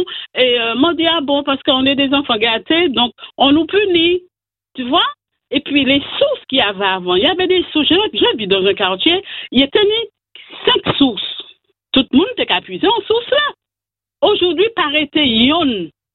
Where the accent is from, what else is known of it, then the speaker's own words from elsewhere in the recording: Martinique, France; Je suis ce que je suis et je suis martiniquaise